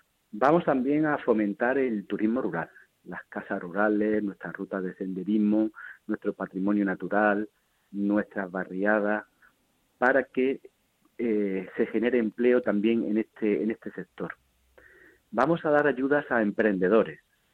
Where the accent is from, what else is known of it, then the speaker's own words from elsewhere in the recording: Algaidas, Andalusia, Spain; Y un grupo de algaideños y de algaideñas, bajo la sigla del Partido Popular, hemos decidido